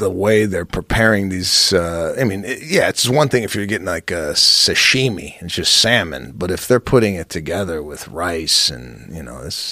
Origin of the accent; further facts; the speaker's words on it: Chicago, Illinois, United States; He's from New York. I'm from Chicago.